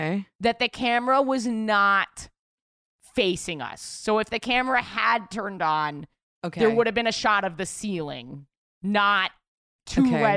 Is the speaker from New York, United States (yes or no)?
no; Milwaukee, Wisconsin, United States; I was born and raised in Milwaukee.